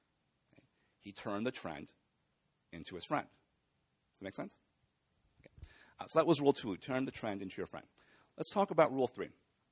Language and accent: English; San Diego, California, United States; But the whole industry was started by Sol Price in my hometown, San Diego.